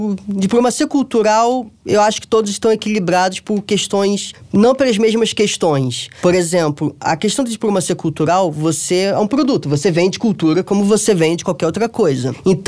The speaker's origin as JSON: {"language": "Portuguese", "country": "Brazil", "said": "não analisaria a diplomacia chinesa da mesma forma que eu, que sou brasileiro"}